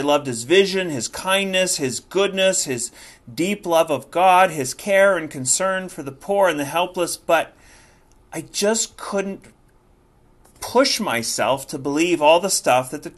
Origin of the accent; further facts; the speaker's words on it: United States; I was going to university in Ohio. I'm an American originally.